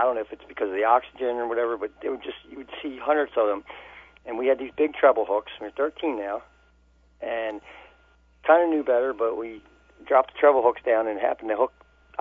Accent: Bel Air, Maryland, United States; now in Violetville, United States; I'm originally from Bel Air, but I'm in Violetville now.

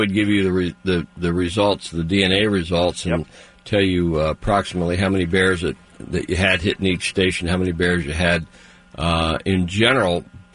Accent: Pennsylvania, United States; You know, growing up in Pennsylvania, of course, they've always had a bear season in all my memories.

